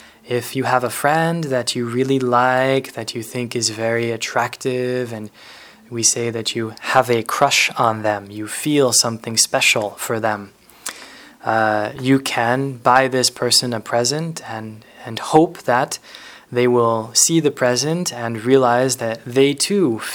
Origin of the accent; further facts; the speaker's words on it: North Carolina, United States; I'm from the United States and I'm from North Carolina.